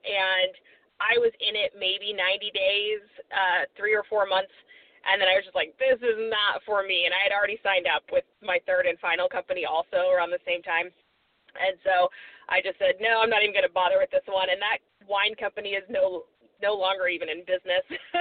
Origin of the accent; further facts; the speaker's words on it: Missouri, United States; also born or lived in California; I live in Missouri with my husband and our three dogs. And I was born in California, raised in Missouri for the most part, lived back in California for a little while